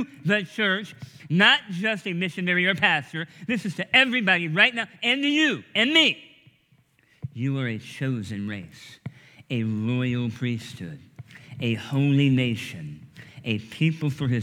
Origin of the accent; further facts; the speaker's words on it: United States; I'm also a member of the Charlottesville community. I have responsibilities therein. I'm an American.